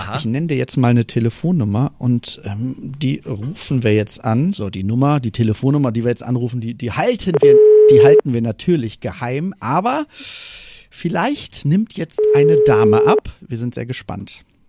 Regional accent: North Rhine-Westphalia, Germany; man kann ja in Köln oder bei uns im Rheinland ob Kölsch nicht sagen, ich liebe dich

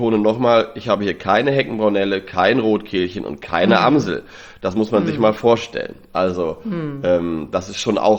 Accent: Lower Saxony, Germany; born or raised there

